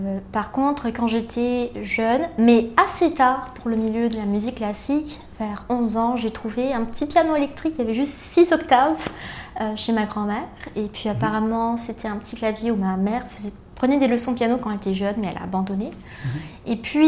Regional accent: Rio de Janeiro, Brazil; French is a second language; Ben, je suis brésilienne, donc oui. Une école à ma ville qui est Rio de Janeiro, Rio.

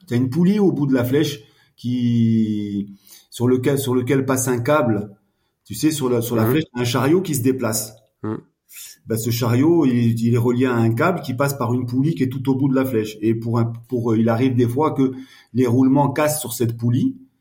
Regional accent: France; also born or lived in Morocco; en tant que Français, on fait des études dans une école française

